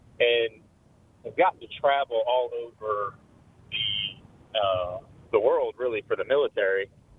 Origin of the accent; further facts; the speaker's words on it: Indiana, United States; I'm originally from Indiana, like some of the other folks that were calling, so have that in common.